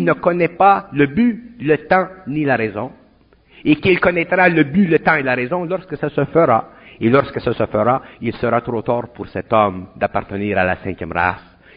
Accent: Montreal, Quebec, Canada; Moi, je viens de Montréal. Je viens de Montréal et je vis dans le Nord.

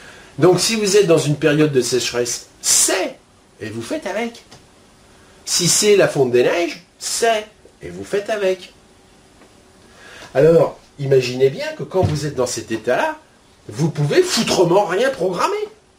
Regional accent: Saumur, Pays de la Loire, France; born there; Vous savez, moi, quand je suis né à Saumur, hein, donc c'est la Loire, et la Loire, c'est quand même vaste.

